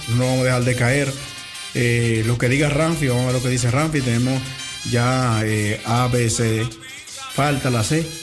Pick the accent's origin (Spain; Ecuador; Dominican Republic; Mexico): Dominican Republic; lamentable que nuestra propia gente de allá